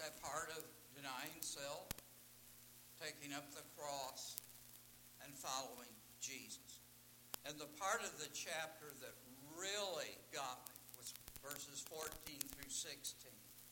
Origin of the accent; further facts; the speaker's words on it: Detroit, Michigan, United States; Verse 15, I grew up in Detroit. Someone got a new car, we rejoice.